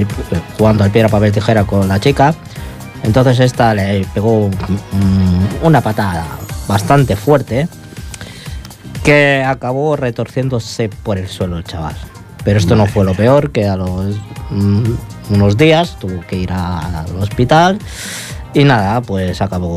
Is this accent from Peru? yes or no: yes; Peru; Sí, yo vengo de Perú.